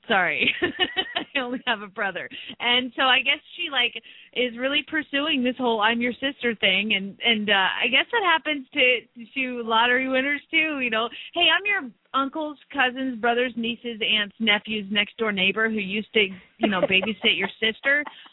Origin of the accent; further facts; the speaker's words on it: Atlanta, Georgia, United States; Being in radio, and growing up in Atlanta, I actually have a friend who is a musician